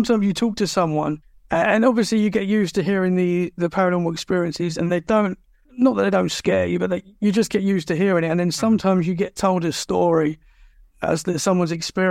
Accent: East of England, United Kingdom; now in Dorset, United Kingdom; I am in Dorset in the UK. I'm originally from Essex, which is just outside London. I've been living in Dorset now for about a year and a half, so I'm getting used to a bit more of the countryside of the UK.

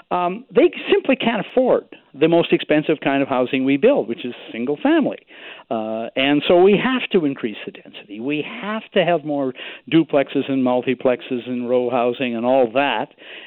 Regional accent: Victoria, British Columbia, Canada; It's dividing my hometown here severely

